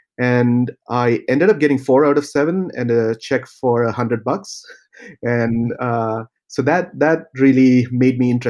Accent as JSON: {"language": "English", "town": "Thrissur", "region": "Kerala", "country": "India", "tie": "born or raised there", "also_born_or_lived": "Tamil Nadu", "said": "I was born in Kerala, but then I moved to Tamil Nadu for a little bit due to my dad's job. So I studied up until third grade in Tamil Nadu and then moved back to Kerala."}